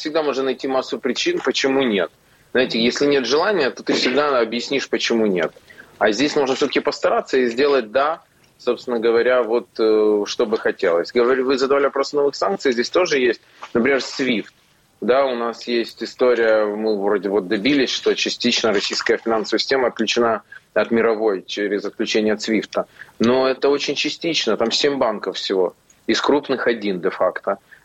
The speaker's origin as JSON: {"language": "Russian", "town": "Odesa", "region": "Odesa Oblast", "country": "Ukraine", "said": "Знаете, я из Одессы, в Одессе, говорят, по"}